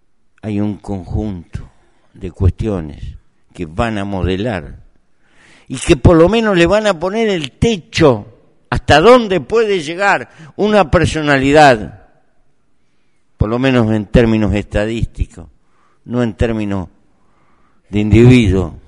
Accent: Uruguay; Y como uruguayo

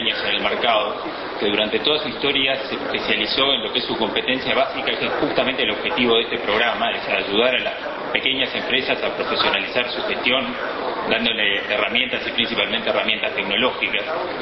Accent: Uruguay; como uruguayos

